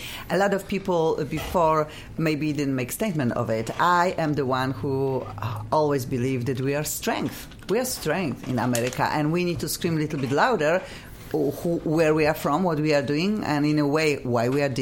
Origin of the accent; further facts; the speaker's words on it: Poland; English is a second language; moved away as an adult; now in United States; I found him here by calling to different studios and just saying, I'm a singer from Poland, and would you? Most people say, what? You have an accent, whatever.